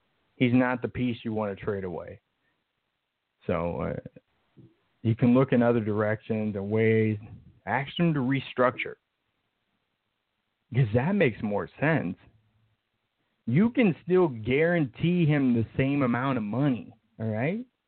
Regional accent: Nebraska, United States; I'm from Nebraska. I'm not all that unfamiliar with tornadoes.

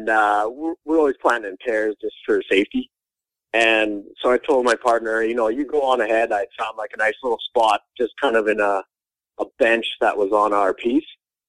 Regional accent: Alberta, Canada; My dad's a park ranger up in Alberta here. I was born in Banff National Park, and I grew up in the provincial park system my whole life. Lived out in the wilderness.

